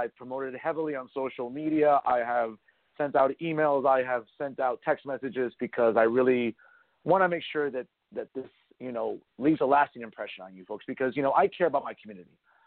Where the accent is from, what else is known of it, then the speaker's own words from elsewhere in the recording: West New York, New Jersey, United States; now in Union City, United States; You know, I've known nothing but Hudson County my entire life. I grew up in West New York. I'm a proud Memorial High School alumni.